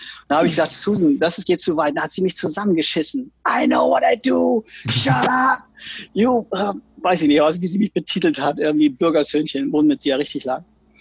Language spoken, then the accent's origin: German; Oldenburg, Lower Saxony, Germany; bin ins wilde Berlin gegangen, wo man hinging als Oldenburger, wenn man was werden wollte in der Welt.